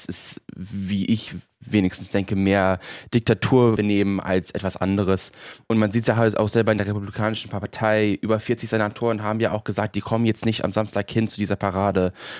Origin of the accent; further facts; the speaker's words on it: New Jersey, United States; German is a second language; moved away; ich komme aus New Jersey und 20 Minuten, wo ich aufgewachsen bin, machen die da auch eine No-Kings-Demo.